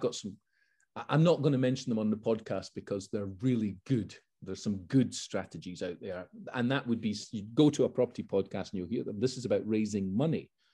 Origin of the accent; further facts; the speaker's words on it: Edinburgh, Scotland, United Kingdom; But when I then went back to my hometown, which was Edinburgh